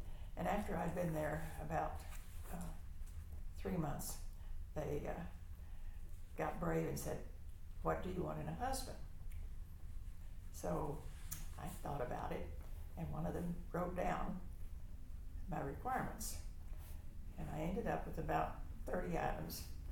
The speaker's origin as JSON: {"language": "English", "region": "Texas", "country": "United States", "said": "And I didn't want him to be a Yankee. Remember, I'm from Texas."}